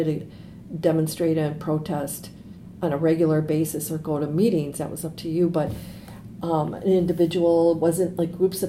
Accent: Racine, Wisconsin, United States; My cousin, my girlfriend, and I, we are from Racine, very Catholic school girls

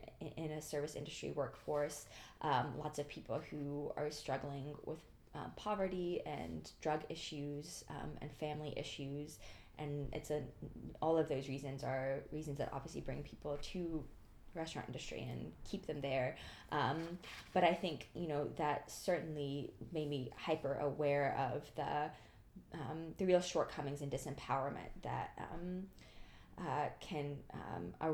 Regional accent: Birmingham, Alabama, United States; I come from Birmingham, Alabama. So, I grew up in the South, obviously

